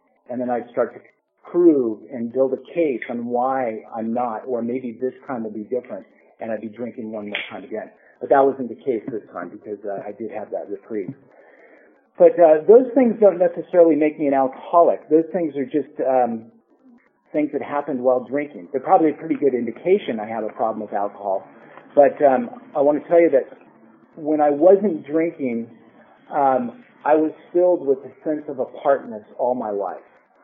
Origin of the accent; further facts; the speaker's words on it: Portland, United States; I grew up here in Portland, and I was raised in a kind of a normal, dysfunctional family, I guess.